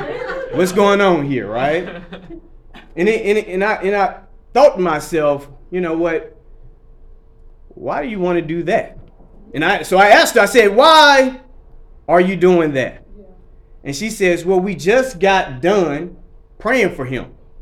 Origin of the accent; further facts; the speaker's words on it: Birmingham, Alabama, United States; I am from Birmingham, Alabama.